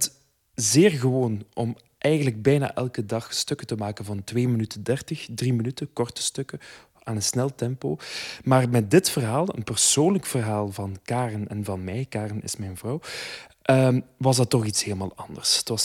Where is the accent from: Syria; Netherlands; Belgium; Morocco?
Belgium; Ghent, Flanders; uit Gent, 34 jaar.